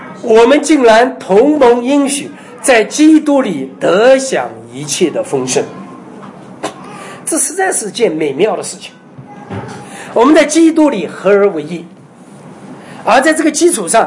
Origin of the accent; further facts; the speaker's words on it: China; 因为我们中国人有句古话说啊，一代亲，二代表，三代就了了，是不是？